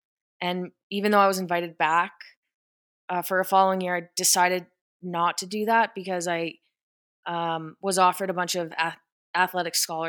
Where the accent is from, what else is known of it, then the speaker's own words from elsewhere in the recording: Calgary, Alberta, Canada; Okay, so basically, growing up in Calgary, Alberta, Canada, I was always completely obsessed with sports.